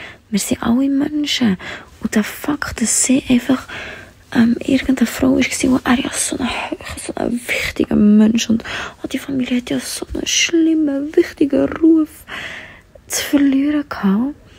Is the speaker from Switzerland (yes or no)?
yes; Switzerland; accent: Swiss German; Aha, ich rede ja Schweizerdeutsch eigentlich. Ja, genau, ich bin eigentlich am Schweizerdeutsch reden.